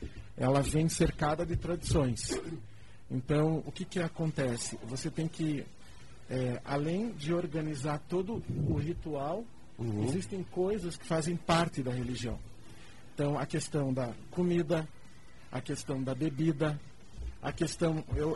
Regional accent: Curitiba, Paraná, Brazil; also born or lived in São Paulo, Brazil; sou de Curitiba.

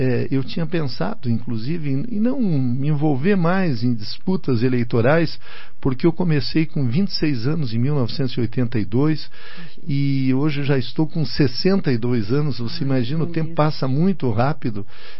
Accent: Santa Catarina, Brazil; porque eu sou lá do interior de Santa Catarina, e lá a gente começava a trabalhar cedo. Eu com 10 anos já era engraxate.

